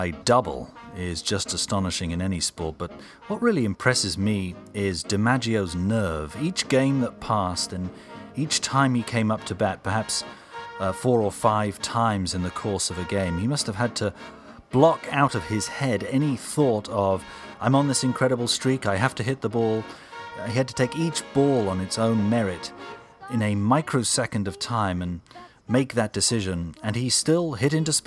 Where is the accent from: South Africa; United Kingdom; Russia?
United Kingdom; As a Brit, I can say it's simultaneously one of the most attractive and annoying aspects of the United States.